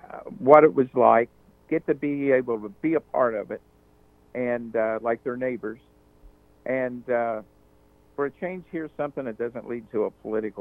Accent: Cincinnati, Ohio, United States; And she said, "Where are you from?" I said, "Well, I'm from Cincinnati."

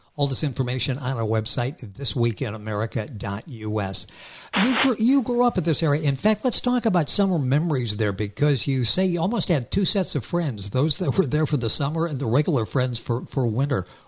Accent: Midwest, United States; Growing up in the Midwest, boy, there was this definite distinction

